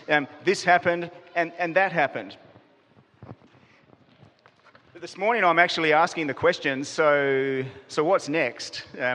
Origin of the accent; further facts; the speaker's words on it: Adelaide, South Australia, Australia; when I was a boy growing up in Adelaide